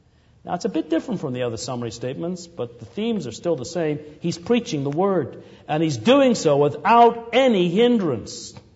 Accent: England, United Kingdom; I grew up in England, and there were many mute witnesses to the might of that empire.

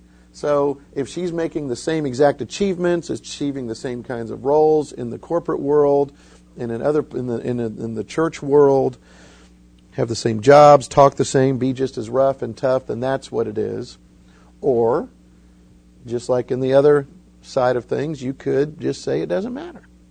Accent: Florida, United States; I grew up in Florida, so we don't have hurricanes.

